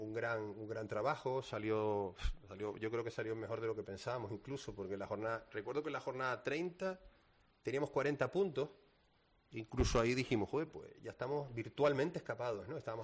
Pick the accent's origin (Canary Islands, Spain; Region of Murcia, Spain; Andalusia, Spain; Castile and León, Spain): Canary Islands, Spain; Tenerife; estoy en el Tenerife y soy de Tenerife, es que el corazón no tiene espacio para otra cosa más, ¿no?